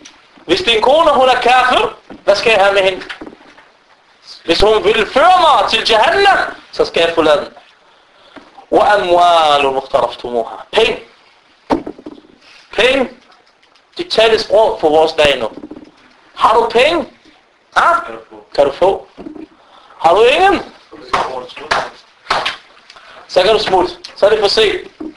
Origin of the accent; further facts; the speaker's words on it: Palestine; Ashira, min stam. Jeg er palæstinenser. Og jeg kommer fra den her stam.